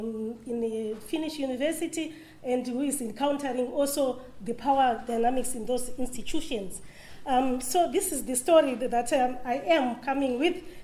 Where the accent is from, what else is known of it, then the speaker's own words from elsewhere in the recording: Zimbabwe; moved away as an adult; now in Finland; I'm also speaking here in Finland. I'm having moved from Zimbabwe, a country that has been going through a crisis, economic and political crisis